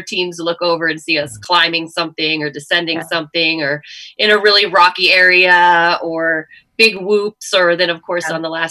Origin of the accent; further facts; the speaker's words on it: Florida, United States; I'm from Florida originally, and there's a big Kia dealership in my hometown.